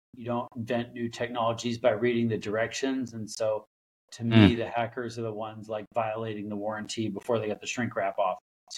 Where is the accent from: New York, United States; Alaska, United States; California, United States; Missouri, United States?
Alaska, United States; like I said, I grew up in Alaska, pretty isolated.